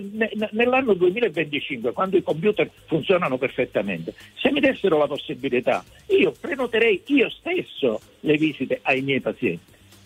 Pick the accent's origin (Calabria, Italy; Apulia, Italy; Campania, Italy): Calabria, Italy; Castrovillari; Io sono di Castrovillari